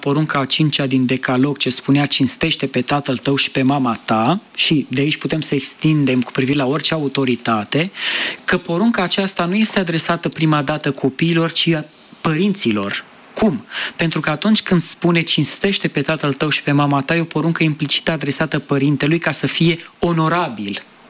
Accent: Romania; sunt turist, sunt din România

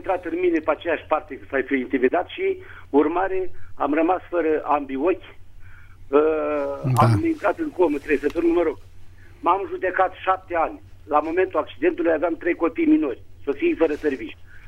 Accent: Bucharest, Romania; Sunt din București. Pe scurt, am 49 de ani.

